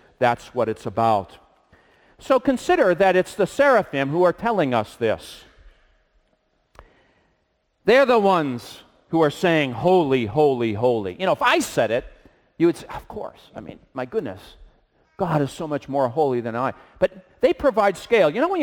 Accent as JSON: {"language": "English", "town": "Boston", "region": "Massachusetts", "country": "United States", "tie": "born or raised there", "said": "And I mean, here growing up in Boston, we saw, you know, you'd see white pine"}